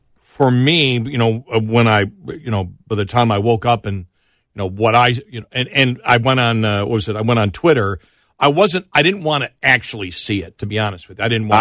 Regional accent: Buffalo, New York, United States; everybody knows I'm from Buffalo and a fan.

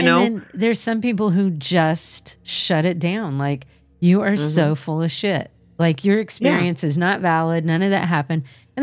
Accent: South Africa; I am from South Africa, and I am an environmental scientist and musician.

